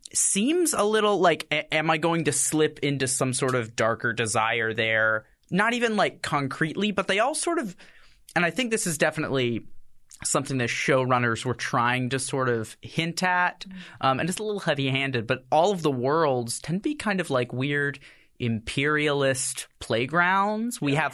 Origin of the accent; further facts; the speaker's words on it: Texas, United States; because I'm from Texas originally, but I don't, like, I never sort of considered myself, like, very, like, Southern or anything until I left